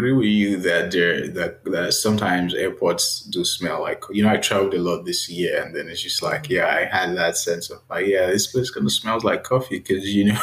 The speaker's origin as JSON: {"language": "English", "country": "Nigeria", "tie": "born or raised there", "said": "growing up in Nigeria, living in Nigeria, as Nigeria is more or less a communal kind of society."}